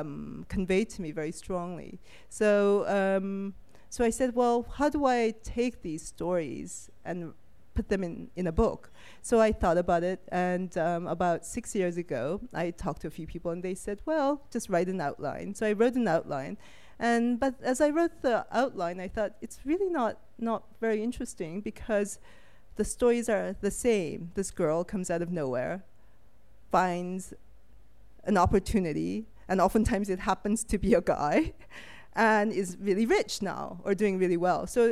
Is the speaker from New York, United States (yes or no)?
yes; New York, United States; I'm a big fan. I grew up in New York. I'm a big fan of public transportation